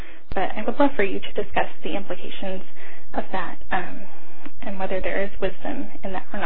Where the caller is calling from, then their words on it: Spring, Texas, United States; I'm calling from Spring, Texas.